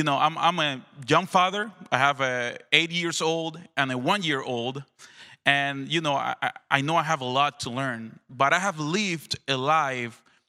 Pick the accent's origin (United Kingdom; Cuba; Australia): Cuba; Granma; I was born in Cuba. My dad was a professional baseball player. God called him to leave baseball and start become a pastor. He went to the seminary. He studied there. So we moved to the country, to a very small town in Granma, very east of Cuba.